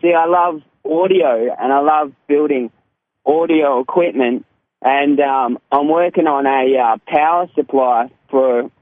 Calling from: Perth, Western Australia, Australia; I'm calling from Perth, Western Australia.

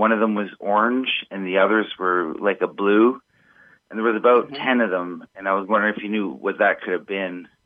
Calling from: Ontario, Canada; I'm calling from Northern Ontario, Canada.

